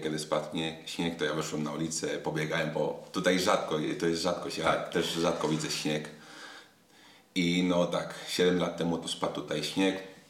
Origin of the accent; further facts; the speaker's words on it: Madrid, Community of Madrid, Spain; Ja się wychowałem w Madrycie, no to zawsze.